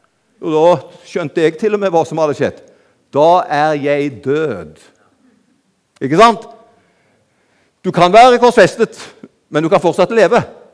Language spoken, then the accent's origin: Norwegian; Karmøy, Rogaland, Norway; Jeg kommer fra Karmøy utenfor Haugesund.